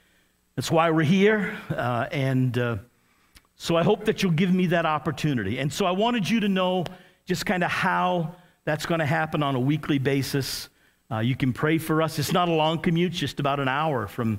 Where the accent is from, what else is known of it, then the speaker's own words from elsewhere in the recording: United States; now in New Brunswick, Canada; As I mentioned last night, I'm from the United States, but I am a full-fledged Canadian citizen, so I'm in.